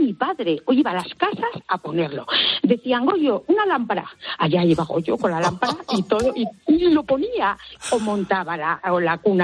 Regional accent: Zarzalejo, Community of Madrid, Spain; yo de niña teníamos una tienda en Zarzalejo, que es un pueblecito de Madrid, cerquita, sí, por ahí.

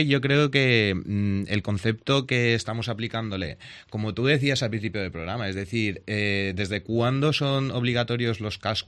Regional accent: Valencia, Valencian Community, Spain; born or raised there

